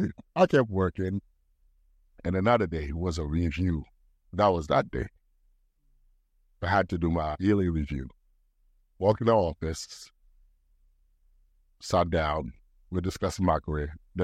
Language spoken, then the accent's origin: English; East Orange, New Jersey, United States; now in Brooklyn, United States; I'm from the hood. I grew up in East Orange. I spent some time in Brooklyn now. I'm well seasoned as a Brooklynite. I've been in New York for 15 years now, so that makes me a New Yorker now, I think.